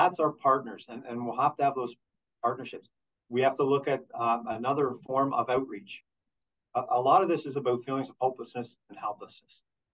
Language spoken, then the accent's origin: English; Peterborough, Ontario, Canada; I came from Peterborough.